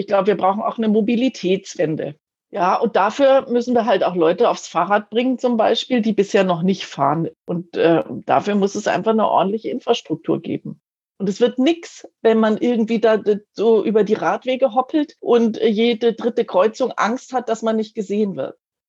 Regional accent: Munich, Bavaria, Germany; ich bin Münchnerin, ich wohne hier schon ganz lang

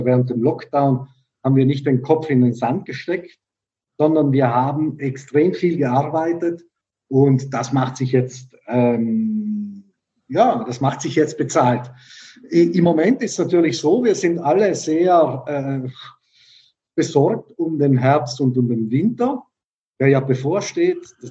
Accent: Bolzano, Trentino-Alto Adige, Italy; now in Germany; Ich bin ja nicht hier geboren, ich bin italienischer Staatsbürger, ich komme ja aus Bozen und ich bin jetzt seit 3 Jahren hier.

